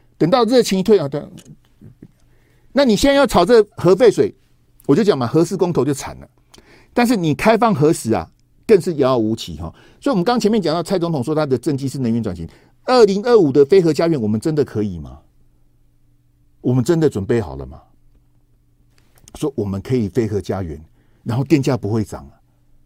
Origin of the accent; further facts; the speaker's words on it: Taiwan; 到我们台湾这边还有独派讲说那天慰安妇是自愿的